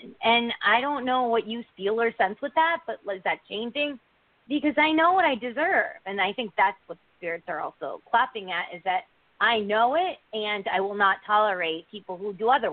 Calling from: Connecticut, United States; Oh, where? I'm from Connecticut.

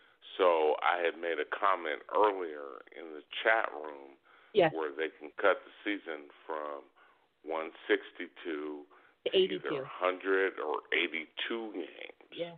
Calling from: Georgia, United States; I'm calling from Georgia.

